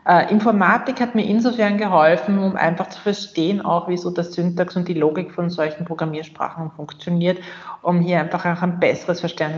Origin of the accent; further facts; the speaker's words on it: Austria; bei uns in Österreich